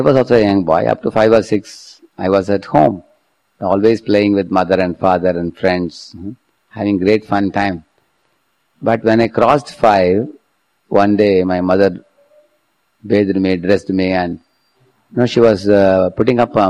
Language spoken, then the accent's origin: English; South India, India; I come from a village from South India, where we have a beautiful river, we have a goshala, we used to have hundreds of bulls and bullock carts.